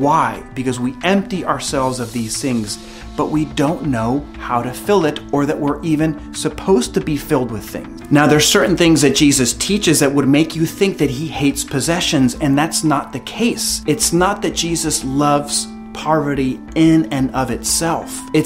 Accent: El Salvador; I'm from El Salvador

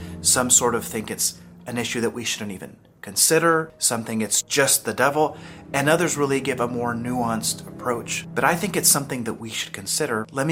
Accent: El Salvador; I'm from El Salvador, and down there

